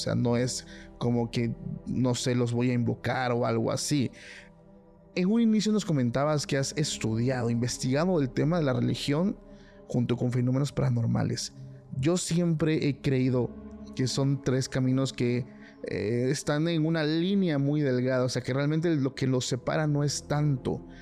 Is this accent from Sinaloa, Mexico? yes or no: no; Oaxaca, Mexico; Hay personas en los pueblos de Oaxaca, yo soy de Oaxaca